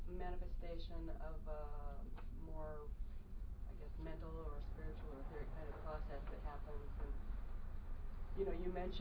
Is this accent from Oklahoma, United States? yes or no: yes; Piedmont, Oklahoma, United States; The water I first visited was a pond out front of the house where I grew up in Piedmont, Oklahoma.